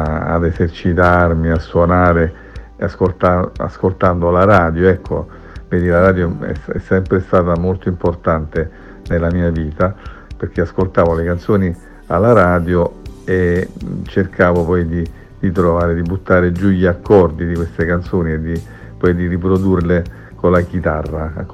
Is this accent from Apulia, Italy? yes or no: no; Naples, Campania, Italy; perché essendo napoletano parte sempre da Napoli la mia musica